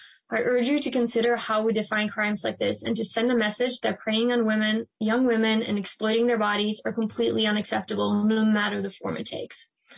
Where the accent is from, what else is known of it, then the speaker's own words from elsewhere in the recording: Norway; Growing up in Norway, I always watched American movies, amazed by the effort law enforcement put into solve crime.